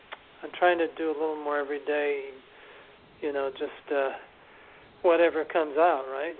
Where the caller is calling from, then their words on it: New York City, New York, United States; from New York City.